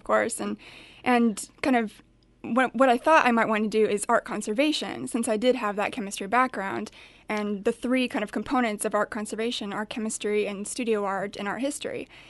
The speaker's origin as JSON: {"language": "English", "town": "Glendora", "region": "California", "country": "United States", "tie": "born or raised there", "said": "Well, I grew up in Glendora, California, which is near Los Angeles."}